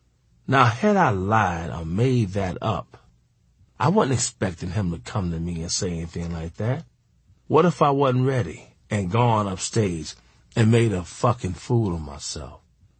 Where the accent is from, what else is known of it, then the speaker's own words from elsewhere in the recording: Chicago, Illinois, United States; I'm a comedian from Chicago.